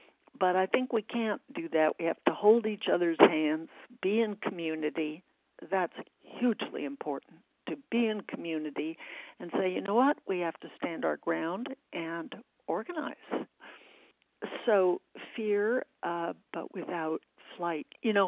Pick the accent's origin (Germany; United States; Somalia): United States; no, this is my country. This is I'm an American. I want to be proud of being an American.